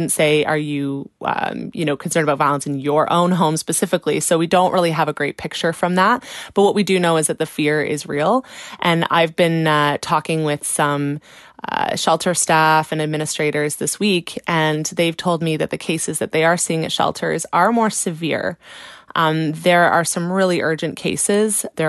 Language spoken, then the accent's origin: English; Brockville, Ontario, Canada; born or raised there